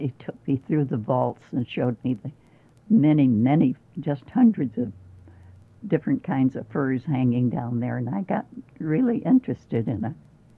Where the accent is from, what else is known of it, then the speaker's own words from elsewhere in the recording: Chicago, Illinois, United States; he said, "And where are you from?" And I told him I was from Chicago.